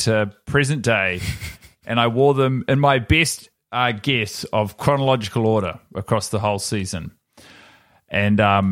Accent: Wales, United Kingdom; I'm actually Welsh.

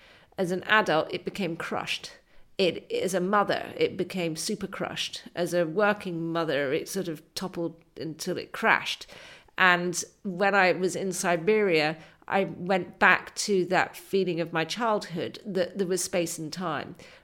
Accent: England, United Kingdom; I'm a English writer, I'm knocking on the door of Putin's Russia saying, have you got a piano?

